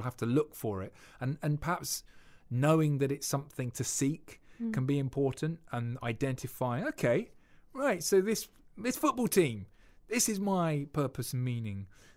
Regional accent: United Kingdom; I think people are too private, and we're too British in many ways, and we need to discuss this.

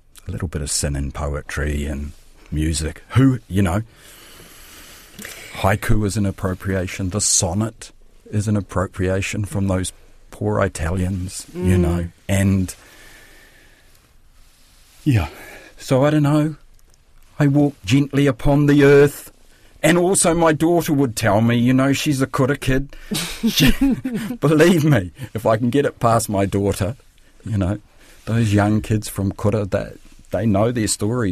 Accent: New Zealand; Is it just as a New Zealander now that I, and now that Māori have been powerful in my life

